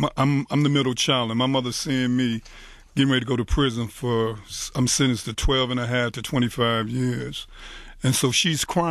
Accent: Highland Park, United States; I grew up in Highland Park from a family of 10.

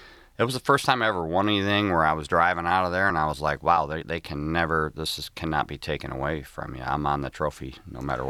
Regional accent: Lake Orion, Michigan, United States; Yeah, I grew up on the lake back when it wasn't known as like really nice living. Now all those homes on Lake Orion are million-dollar homes.

